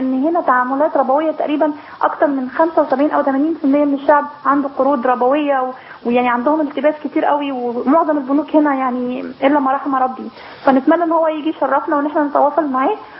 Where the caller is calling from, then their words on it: Bahrain; عندنا في البحرين